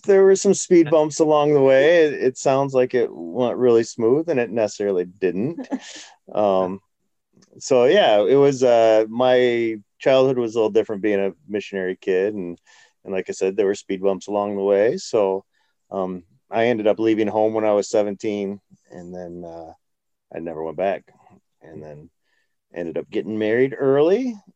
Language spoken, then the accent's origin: English; California, United States; I grew up in Southern California to a missionary dad.